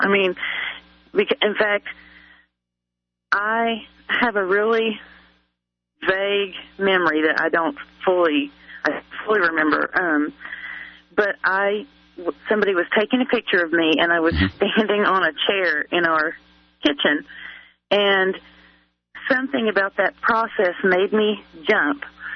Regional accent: West Virginia, United States; Well, I went to public school, and I'm from West Virginia, and I lived in southern West Virginia. My dad was a coal miner.

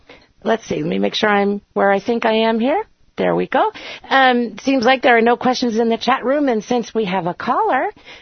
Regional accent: Massachusetts, United States; only because I grew up in Massachusetts

